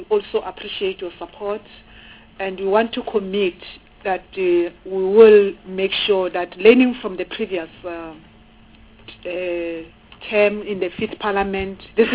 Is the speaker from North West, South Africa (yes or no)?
no; Mpumalanga, South Africa; I come from Mpumalanga